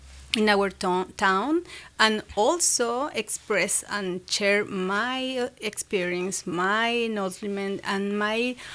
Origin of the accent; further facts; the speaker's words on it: Venezuela; now in Bloomington, United States; Well, as part of the Hispanic community in this city, I'm from Venezuela. I have almost 4 years in this town, Bloomington Normal.